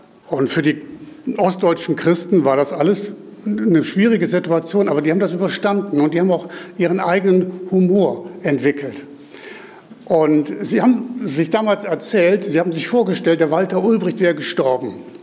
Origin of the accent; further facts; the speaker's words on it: Cologne, North Rhine-Westphalia, Germany; Meine Frau und ich, wir kommen ja beide aus Köln und ich selber wohnte während Schule und Studium am Stadtrand von Köln